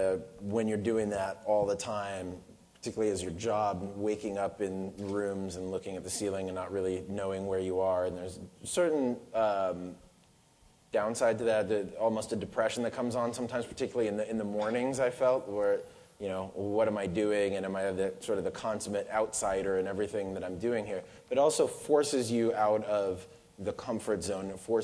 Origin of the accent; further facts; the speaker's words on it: United States; But as an American, we're not so shocked by firearms.